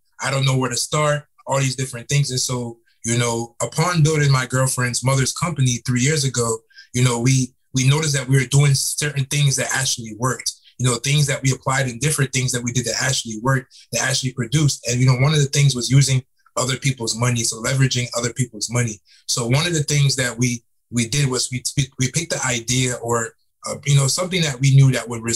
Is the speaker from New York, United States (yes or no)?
no; Fort Lauderdale, Florida, United States; now in Atlanta, United States; So I'm from South Florida. I'm from Fort Lauderdale, Florida.